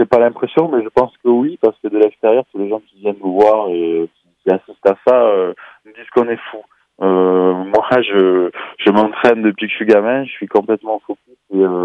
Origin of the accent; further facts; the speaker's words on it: Montpellier, Occitanie, France; now in Vars, France; Nous, on est une famille, on est tous de Montpellier, on est tous nés là-bas, mais on est venu s'installer là